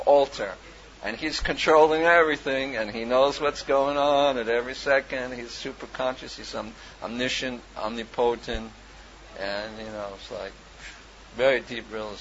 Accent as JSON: {"language": "English", "region": "New York", "country": "United States", "said": "And I was, you know, I'm from New York, so it's like, yeah, right."}